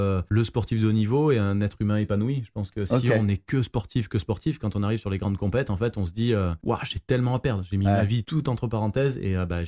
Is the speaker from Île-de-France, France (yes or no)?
no; Marseille, Provence-Alpes-Côte d'Azur, France; Alors moi je suis de Marseille